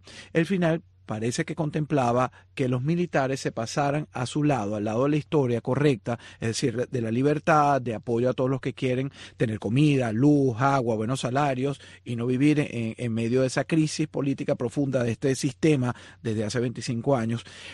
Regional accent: Venezuela; mi país de origen, en Venezuela

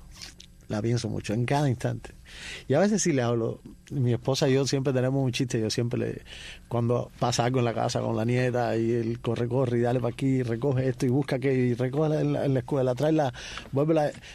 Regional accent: Havana, Cuba; Soy de Vedado, de Vedado. No tengo nada que ver con el campo

